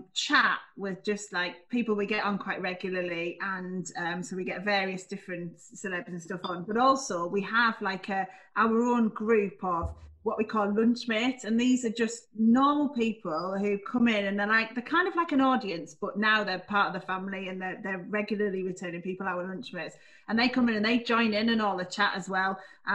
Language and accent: English; Middlesbrough, North East England, United Kingdom; also born or lived in North Shields; Yeah, Middlesbrough. But actually, I was born in North Shields.